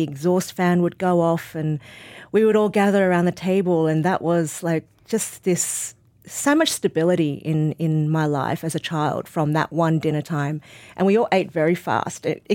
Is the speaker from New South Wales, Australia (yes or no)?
yes; Sydney, New South Wales, Australia; born or raised there